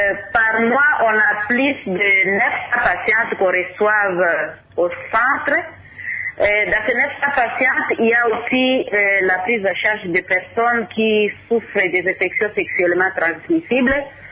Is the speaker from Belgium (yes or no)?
no; Ituri, DR Congo; ici chez nous en Ituri